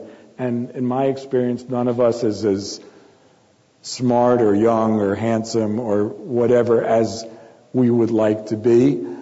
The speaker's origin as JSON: {"language": "English", "town": "New York City", "region": "New York", "country": "United States", "tie": "born or raised there", "said": "My mother grew up in Brooklyn. My father grew up in the Bronx. I grew up in Manhattan."}